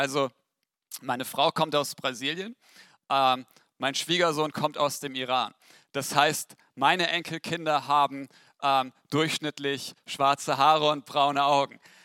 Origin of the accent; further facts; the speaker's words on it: Weener, Lower Saxony, Germany; ich komme aus Wehna. Das ist die Metropole Ostfrieslands, genau genommen des Rheiderlands. Wenn man noch ein bisschen weiter fährt, fällt man von der Erdplatte und landet im Nirgendwo oder in Holland.